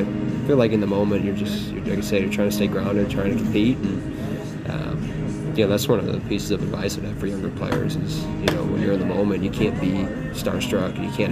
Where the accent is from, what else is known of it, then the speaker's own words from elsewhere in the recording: Chicago, Illinois, United States; Yeah, I grew up on the South Side.